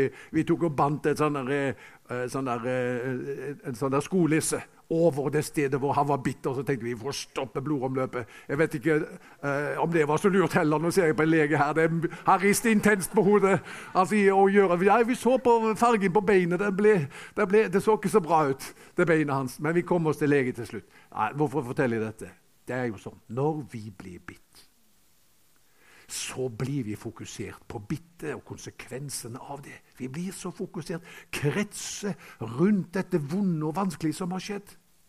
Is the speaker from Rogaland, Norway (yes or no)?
yes; Haugesund, Rogaland, Norway; hjemme i Haugesund, der jeg kommer fra